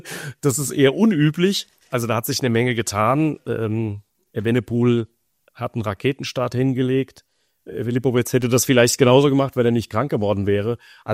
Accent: Frankfurt, Hesse, Germany; Ich habe das selbst in meiner Heimatstadt Frankfurt früher erlebt, am Bornheimer Hang.

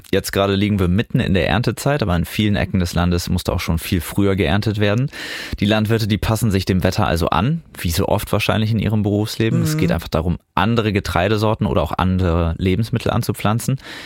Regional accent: Osnabrück, Lower Saxony, Germany; in der Nähe meiner Heimatstadt Osnabrück

